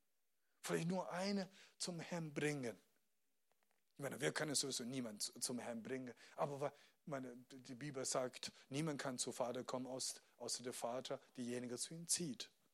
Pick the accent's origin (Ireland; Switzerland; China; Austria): China; Ich komme aus China. Ich bin 32 Jahre alt.